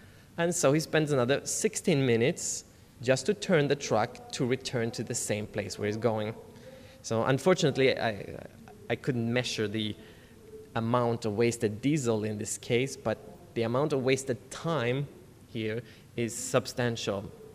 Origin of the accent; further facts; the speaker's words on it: Gothenburg, Västra Götaland, Sweden; I'm coming from Gothenburg, Sweden